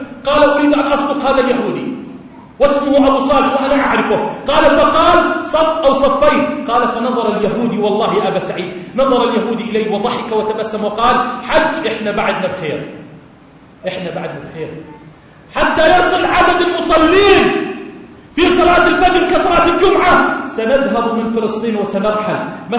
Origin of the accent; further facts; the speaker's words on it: Jordan; هذا بلدنا الأردن وهو قطعة من بلاد الشام، اجعله واحة للأمن والأمان